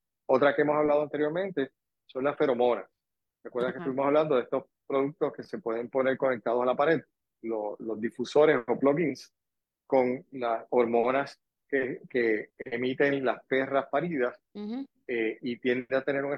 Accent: Manatí, Puerto Rico; also born or lived in Fajardo; Yo soy manatieño de crianza, pero yo mis primeros 3 días lo viví en Fajardo.

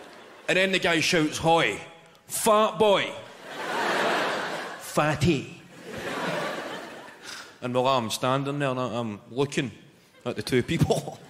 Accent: Glasgow, Scotland, United Kingdom; So it's good to be in Edinburgh. I'm actually from Glasgow myself.

